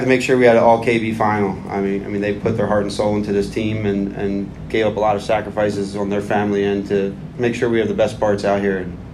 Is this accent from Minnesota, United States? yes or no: yes; Maple Grove, Minnesota, United States; But coming into Maple Grove, my hometown, I had a lot of support, you know, 100-plus people, friends and family.